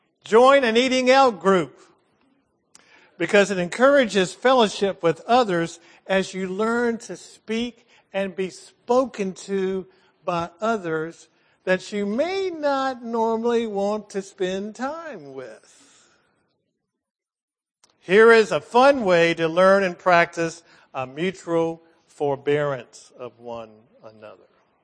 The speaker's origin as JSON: {"language": "English", "town": "Richmond", "country": "United States", "said": "I'm a redneck from Richmond."}